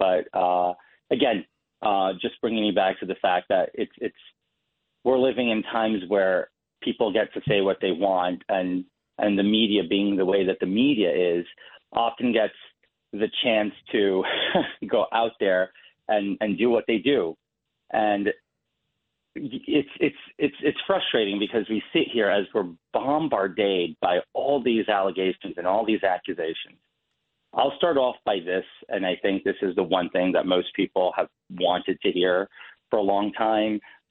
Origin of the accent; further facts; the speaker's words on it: Queens, New York, United States; born there; I was born in Elmhurst Hospital in Queens, July 22nd, 1988.